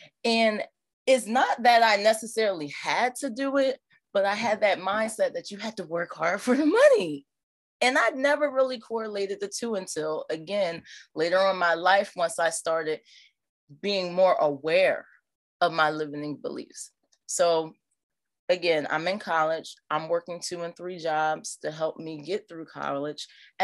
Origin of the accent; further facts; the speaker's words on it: Norristown, Pennsylvania, United States; You know, I grew up in Norristown, Pennsylvania, which is a small town right outside of Philadelphia, and grew up in the church.